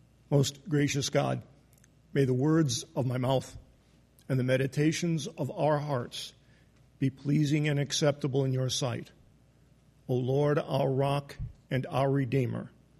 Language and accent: English; Binghamton, New York, United States; moved away as an adult; now in Strasbourg, France; I was born in Binghamton, New York, and attended West Presbyterian Church there from the time I was a little boy up until when I was in sixth grade, about 11 or 12 years old, when we moved to the suburbs.